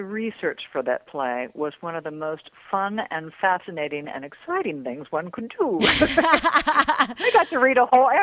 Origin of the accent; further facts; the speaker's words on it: Illinois, United States; But I come from Central Illinois, and there's still a huge part of me that is there. And even though I've lived in the city for, you know, decades.